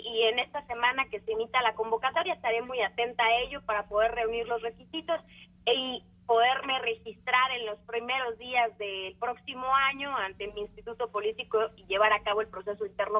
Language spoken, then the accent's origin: Spanish; Mexico; lo único que sabemos hacer como mexicanos es salir adelante